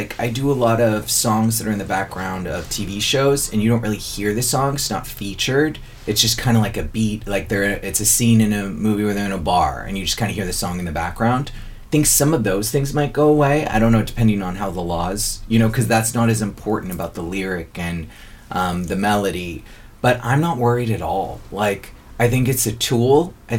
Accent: United States; I'm from America, so I'm like, faith.

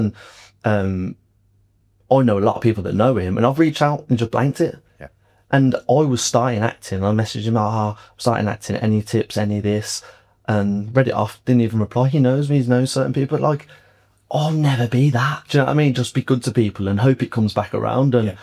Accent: Birmingham, West Midlands, United Kingdom; Like, and I'm a boxer from Birmingham, and I've never been seen for any fight or boxing thing through that avenue.

